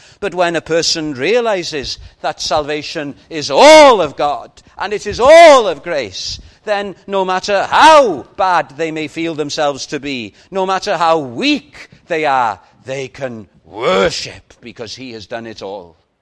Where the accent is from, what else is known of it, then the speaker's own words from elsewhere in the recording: Llandudno, Wales, United Kingdom; In my hometown of Llandudno, I've said this before probably, on the high street there's a church